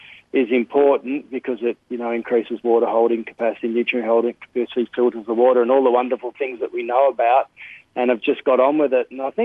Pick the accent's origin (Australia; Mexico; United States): Australia; we've probably only just recently had the methodologies for us as Australian farmers.